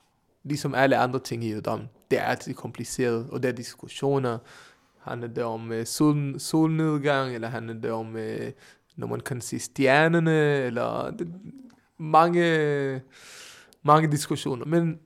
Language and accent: Danish; Israel; Danish is a second language; also born or lived in Norway; now in Denmark; Nej, men jeg er født i Norge og opvokset i Israel. Jeg kom til Israel, da jeg var 3 år gammel.